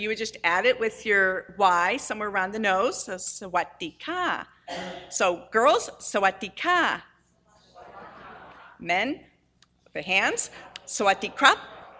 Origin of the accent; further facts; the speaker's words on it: Akron, Ohio, United States; now in Cleveland, United States; Like Scott said, I'm from Akron originally, but I live in Cleveland, Ohio now.